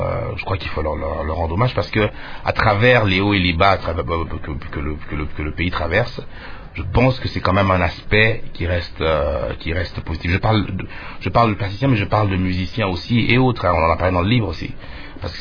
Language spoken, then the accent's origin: French; Kinshasa, DR Congo; moi j'ai grandi à Kin